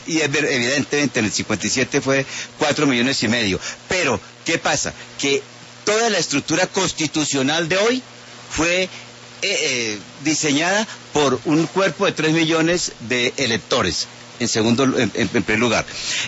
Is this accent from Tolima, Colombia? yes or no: yes; Chaparral, Tolima, Colombia; como en mi infancia en Chaparral, eso se hizo el 1 de diciembre del 57